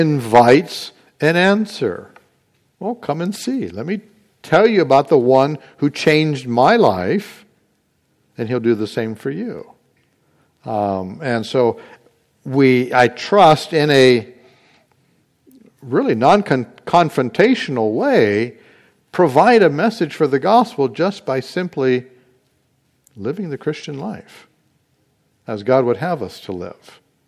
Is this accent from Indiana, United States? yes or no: yes; Indiana, United States; born there; also born or lived in Washington State; I was born in Indiana. I'm a Hoosier by birth. But I don't necessarily go by that because I have moved around.